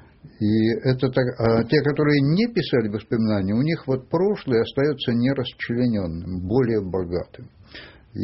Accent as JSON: {"language": "Russian", "town": "Perm", "region": "Perm Krai", "country": "Russia", "tie": "born or raised there", "said": "я родом из Перми"}